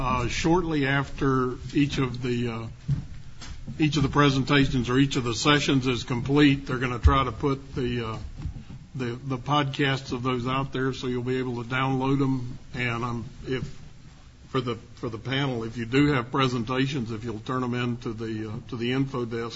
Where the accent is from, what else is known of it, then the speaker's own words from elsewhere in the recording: Tennessee, United States; I'm from one of those SEC schools. Yeah. I'm from Tennessee, so.